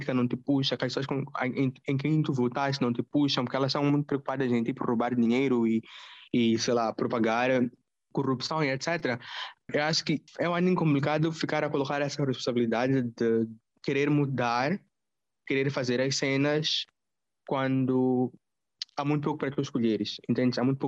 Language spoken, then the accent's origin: Portuguese; Mozambique; Eu sou jovem, sou moçambicano